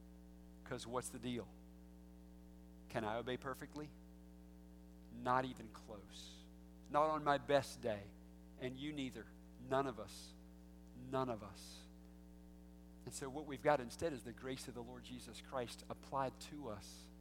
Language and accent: English; North Carolina, United States; I grew up in North Carolina, and back behind our house was a creek